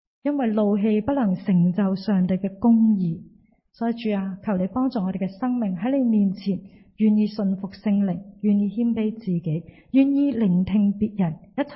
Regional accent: China; 咁我哋中国人会食猪红啦，会食鸭血

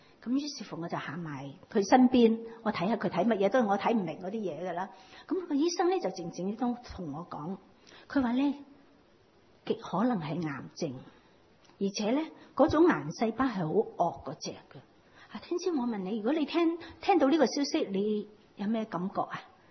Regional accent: China; 我们中国人呢的体质真的有不同

